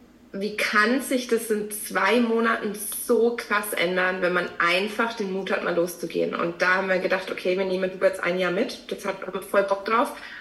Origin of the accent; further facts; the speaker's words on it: Forchheim, Bavaria, Germany; Ich komme aus Forchheim, das ist ein kleines Dorf oder eine Kleinstadt, eigentlich ist es schon eine Stadt, ja. Eine kleine Stadt, in Franken.